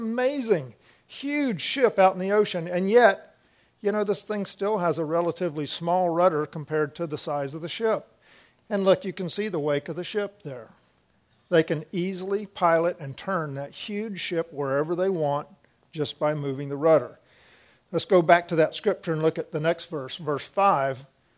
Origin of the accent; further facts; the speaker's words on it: Florida, United States; I remember growing up in Florida, going down the rivers, I used to canoe all the time